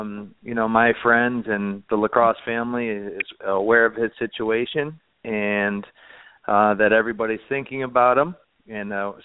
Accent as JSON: {"language": "English", "region": "New York", "country": "United States", "tie": "born or raised there", "said": "I grew up in Northern New York"}